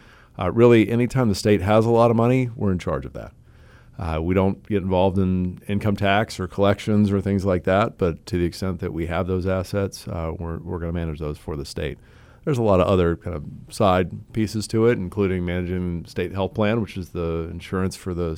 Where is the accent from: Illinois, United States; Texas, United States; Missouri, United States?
Texas, United States; moved away as an adult; now in North Carolina, United States; I grew up in Texas, and so still root for the Dallas Stars a little bit.